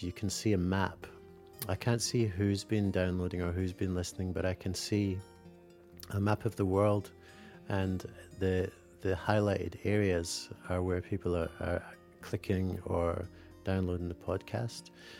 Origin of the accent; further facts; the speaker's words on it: Scotland, United Kingdom; now in Sydney, Australia; I'm in Sydney, Australia, but I'm from Scotland